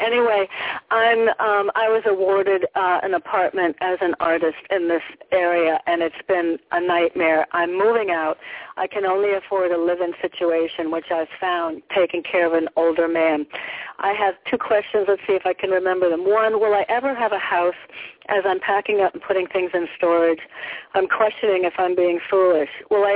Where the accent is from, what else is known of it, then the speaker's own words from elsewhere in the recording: Connecticut, United States; I'm from Connecticut.